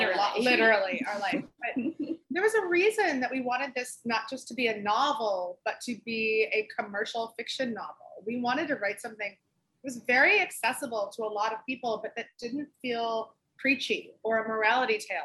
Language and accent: English; Yardley, Pennsylvania, United States; I grew up in Philly, or right outside Philly, in Yardley, in Bucks County. Pretty white suburb.